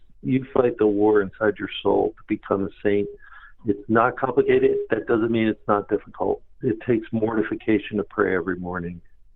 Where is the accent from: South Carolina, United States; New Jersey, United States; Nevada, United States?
New Jersey, United States; By a kind of a quirk of growing up in New Jersey in the 60s